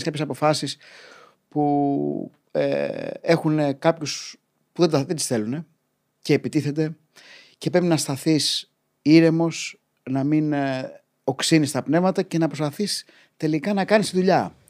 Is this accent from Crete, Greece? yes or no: no; Glyfada, Attica, Greece; also born or lived in Gkizi / Thessaloniki; Γεννήθηκα στο Γκίζι, έξι χρονών, μετά πήγα Γλυφάδα, μετά σπούδασα και έκανα γυμνάσιο Λύκειο, μετά σπούδασα Θεσσαλονίκη. Μηχανολόγος, μηχανικός, 5 χρόνια και μετά γύρισα και έχω μείνει σε διάφορες περιοχές τα τελευταία 3+ χρόνια μένω στον Γκάζι.